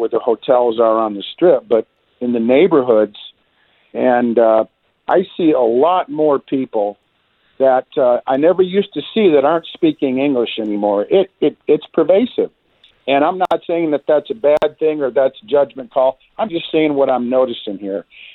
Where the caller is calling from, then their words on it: Las Vegas, Nevada, United States; I'm calling from Las Vegas